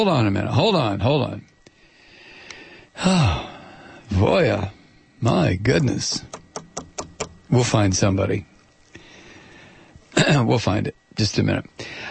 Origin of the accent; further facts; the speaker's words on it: Ireland; I mean, you know, I'm Irish, so shapeshifters are very important to me.